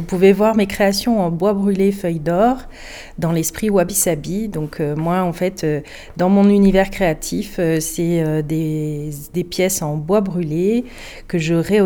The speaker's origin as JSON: {"language": "French", "town": "Marseille", "region": "Provence-Alpes-Côte d'Azur", "country": "France", "said": "moi, je suis une Marseillaise d'origine et j'ai déménagé mon atelier exprès"}